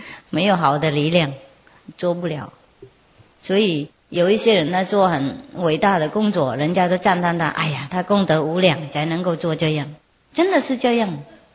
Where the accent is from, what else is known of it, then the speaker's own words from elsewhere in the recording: China; 像我们中国人讲一样，修身齐家治国平天下。